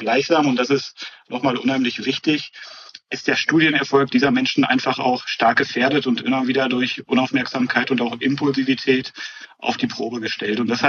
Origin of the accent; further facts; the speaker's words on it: Münster, North Rhine-Westphalia, Germany; gehen wir einfach mal beispielsweise von meiner Heimatstadt Münster aus.